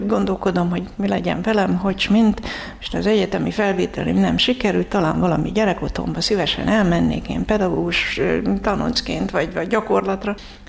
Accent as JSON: {"language": "Hungarian", "town": "Debrecen", "region": "Hajdú-Bihar", "country": "Hungary", "tie": "born or raised there", "said": "Hát én Debrecenben nőttem föl"}